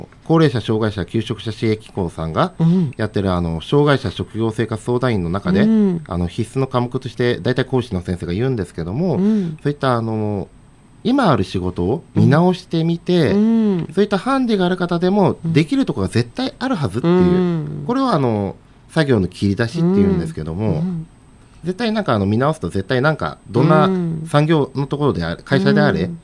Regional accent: Seto, Aichi, Japan; そうですね、やっぱり生まれ育った町でもあるんで、うん、まあ、今瀬戸

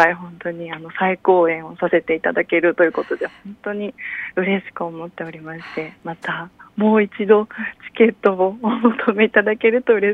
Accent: Seto, Aichi, Japan; 瀬戸出身で、小さい頃はよく岩屋堂の川で遊んでおりました。

